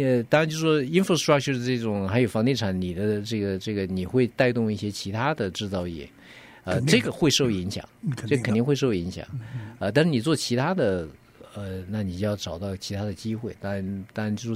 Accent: Chengdu, Sichuan, China; 我在成都长大，对吧？这个成都我父母都是当兵的，转业以后就到了成都去这个支持这个西南

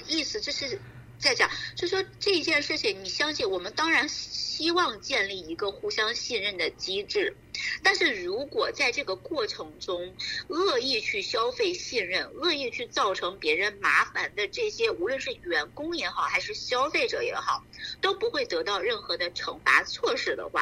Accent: China; 我们就是中国人，

